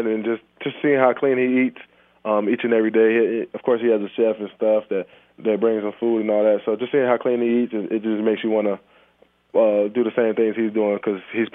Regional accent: the South, United States; I'm from the South, so I got to go Chick-fil-A.

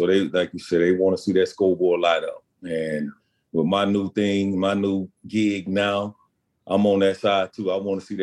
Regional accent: Pascagoula, Mississippi, United States; I'm from Pascagoula, Mississippi.

